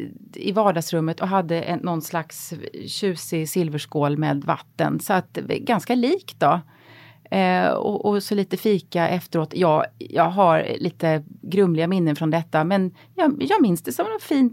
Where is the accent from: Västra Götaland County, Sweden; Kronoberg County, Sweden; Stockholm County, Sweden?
Kronoberg County, Sweden; Men sen när jag växte upp utanför Växjö på landet så skulle alla konfirmera sig.